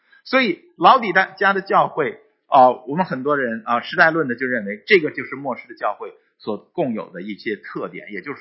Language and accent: Chinese; Fuzhou, Fujian, China; 我们福州人什么时候爱过钱呢？